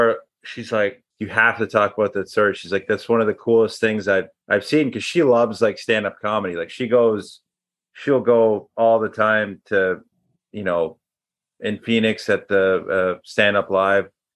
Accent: Montreal, Quebec, Canada; I'm from Montreal

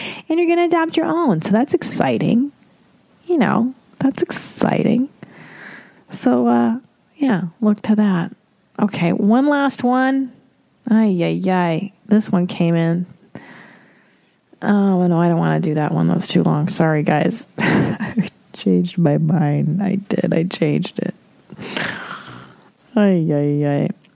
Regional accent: Windsor, Ontario, Canada; I am an Ontario person too. I'm from Windsor.

